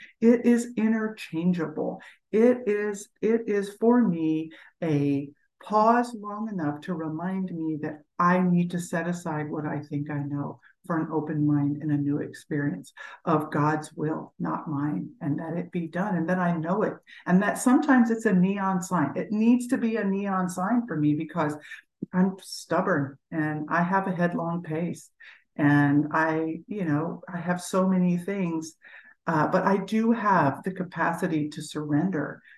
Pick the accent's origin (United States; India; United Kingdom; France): United States; Texas; I'm from Texas, so riding herd is like one of those things that people do around here.